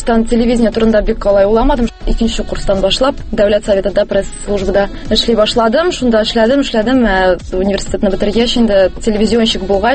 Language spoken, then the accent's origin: Tatar; Nurlat, Tatarstan, Russia; now in Kazan, Russia; Мин үзем Нырлаттан, әти белән аны Нырлатта тора, мин инде бер нишә дип әйтим. Мәктәпне бетергәч, Казанга күчеп киттем, шуннан шул Казанда калдым инде.